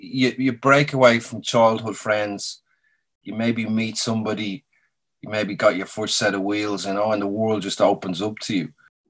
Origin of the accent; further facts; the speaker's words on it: Dublin, Leinster, Ireland; now in Australia; Dublin, yeah, I grew up in Dublin, Ireland, so.